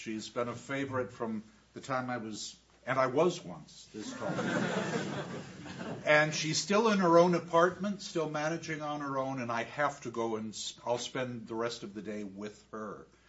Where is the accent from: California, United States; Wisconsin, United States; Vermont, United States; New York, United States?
Wisconsin, United States; Eau Claire; I'm from Eau Claire, Wisconsin, which is about 90 minutes from here.